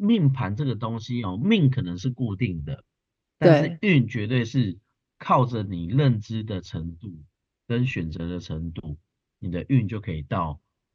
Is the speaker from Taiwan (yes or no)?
yes; Taiwan; 我觉得这是一个对可能我们台湾人或是东方人其实一个很棒的一个句